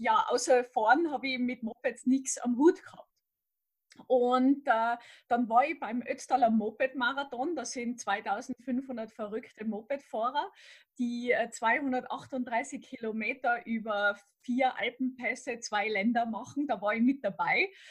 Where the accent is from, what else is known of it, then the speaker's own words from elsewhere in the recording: Innsbruck, Tyrol, Austria; von Innsbruck, von meiner Heimat, bis nach Sizilien fahren